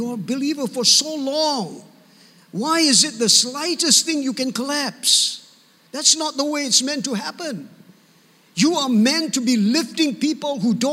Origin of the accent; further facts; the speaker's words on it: Penang, Malaysia; English is a second language; David, I'm from Penang, you know, so Hokkien words are all come out, very fast one.